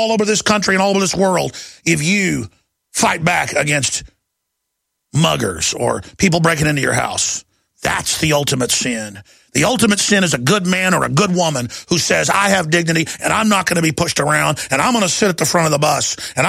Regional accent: Dallas, Texas, United States; The best education I ever got was growing up in Dallas and being around rough people

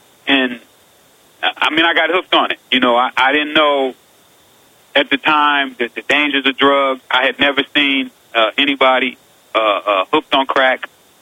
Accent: California, United States; Well, you know, I grew up in South Central. I was illiterate.

